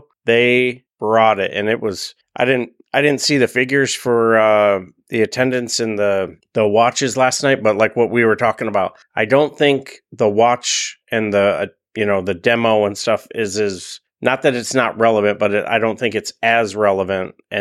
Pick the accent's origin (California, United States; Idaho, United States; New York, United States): New York, United States; Buffalo; me, I'm from Buffalo.